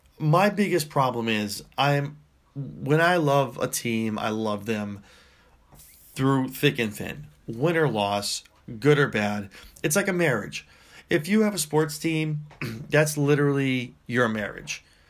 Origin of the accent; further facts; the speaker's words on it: Brooklyn, New York, United States; born there; I mean, I was born in Brooklyn. I know Yankees fans.